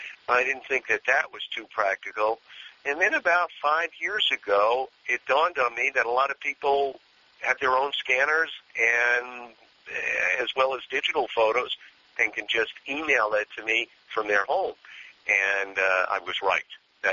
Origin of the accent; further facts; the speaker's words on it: New York, United States; it all comes from my deep roots of growing up in New York.